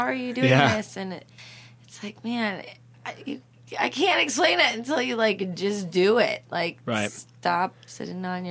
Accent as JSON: {"language": "English", "town": "Santa Barbara", "region": "California", "country": "United States", "tie": "born or raised there", "said": "her and I grew up in Santa Barbara together, which is, like, really weird."}